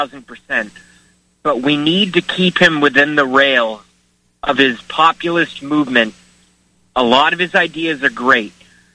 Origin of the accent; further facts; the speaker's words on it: Boston, Massachusetts, United States; I live in liberal Massachusetts.